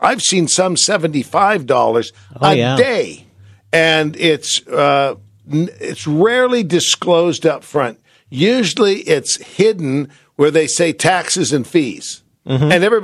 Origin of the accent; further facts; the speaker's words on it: San Francisco, California, United States; You know that I grew up in San Francisco, and I've always had kind of a fascination with Alcatraz.